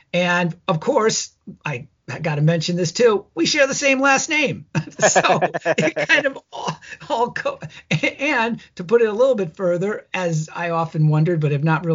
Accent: New York, United States; I grew up in Long Island too.

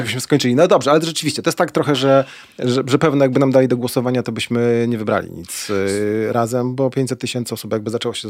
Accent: Poznań, Greater Poland Voivodeship, Poland; Jak powiem, że jestem z Poznania

